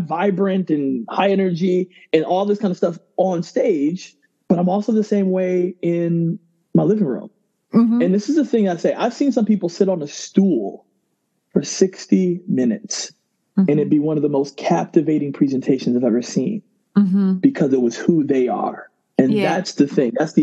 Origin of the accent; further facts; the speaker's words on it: Ghana; So I'm originally from Ghana.